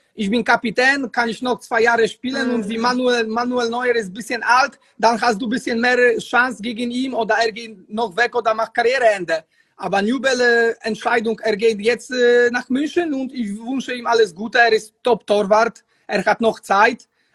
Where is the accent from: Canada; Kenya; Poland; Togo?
Poland; German is a second language; moved away; Ja, ich komme aus Polen, ich habe keine Angst